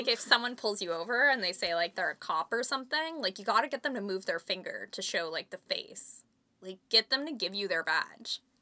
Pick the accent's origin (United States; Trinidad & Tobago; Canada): Canada; And it does happen, though, where I go to the States and they recognize I'm Canadian because of that.